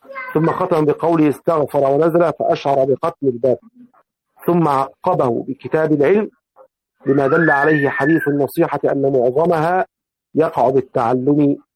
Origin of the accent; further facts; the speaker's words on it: Egypt; وكان له دين معنوي كما يقول الناس عندنا في مصر.